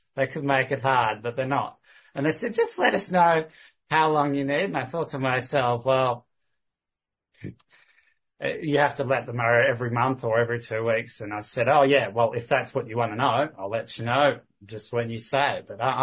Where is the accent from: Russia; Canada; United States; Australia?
Australia; Kalgoorlie, Western Australia; I come from Kalgoorlie, and you know Kalgoorlie is a gold mining town, right?